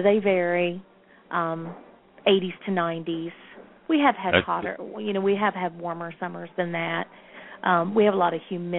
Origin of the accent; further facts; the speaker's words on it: West Virginia, United States; In fact, I grew up in Mason County, West Virginia. Not in Point Pleasant, but more out in the country.